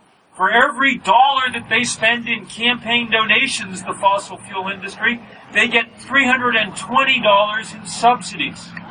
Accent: New England, United States; Now, I'm rooting for the Patriots, because I'm from New England.

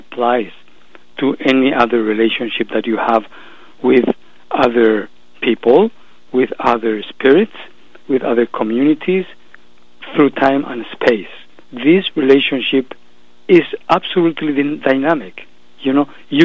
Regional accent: Bolivia; English is a second language; with the cultural revolution taking place in my home country, Bolivia

